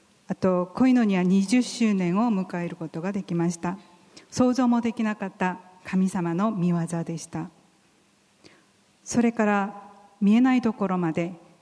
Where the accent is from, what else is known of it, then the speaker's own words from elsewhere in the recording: South Korea; Japanese is a second language; これが韓国の、私の実家の前のレストランの前なんですけれども、